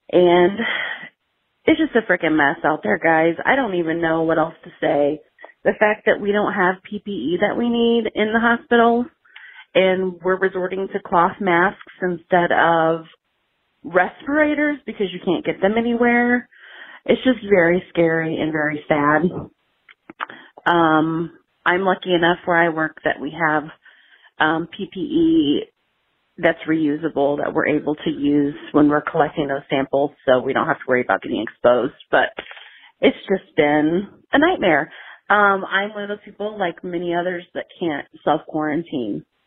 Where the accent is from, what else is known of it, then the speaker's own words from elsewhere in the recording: Indiana, United States; I'm from Northern Indiana, and I work in healthcare.